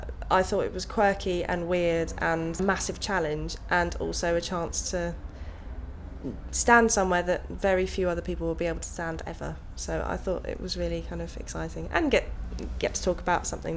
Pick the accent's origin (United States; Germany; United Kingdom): United Kingdom; Aldershot, South East England; My age is 26, and I'm from Aldershot in Hampshire.